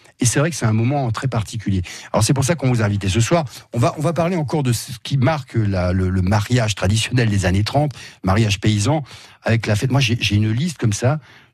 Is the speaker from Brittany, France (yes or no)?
no; Grand Est, France; moi je suis pas d'Alsace du Nord du tout. Et j'y avais pas mis les pieds pendant, comme beaucoup d'Alsaciens, on sort pas trop.